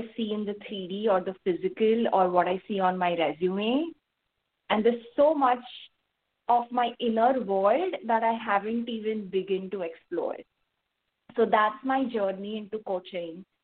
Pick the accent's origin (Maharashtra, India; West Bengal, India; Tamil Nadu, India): Maharashtra, India; Thane; moved away as an adult; now in United States; So I grew up in Thane, and that's the city close to Mumbai. And I always knew that I wanted to study abroad.